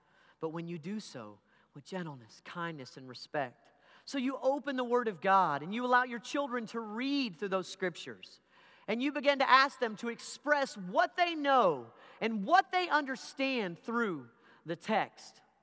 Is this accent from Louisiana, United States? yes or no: no; Abilene, Texas, United States; as a child and a young youth as I was growing up in West Texas in Abilene. My grandfather was a rancher and had hundreds of heads of cattle.